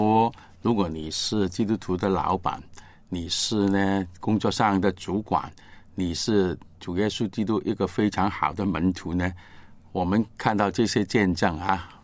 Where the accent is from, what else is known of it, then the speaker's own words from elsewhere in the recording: Guangdong, China; 我们广东人常常说是夫妻档